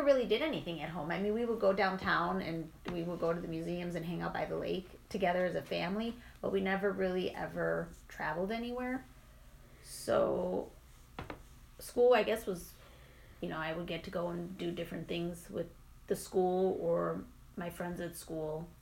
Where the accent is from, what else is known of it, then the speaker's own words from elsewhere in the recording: Chicago, Illinois, United States; I grew up in Chicago, and my childhood, we were always outside. We lived in an apartment building